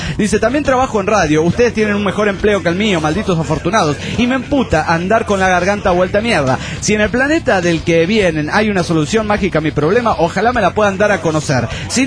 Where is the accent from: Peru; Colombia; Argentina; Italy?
Colombia; En fin, como buen colombiano, habla mucha mierda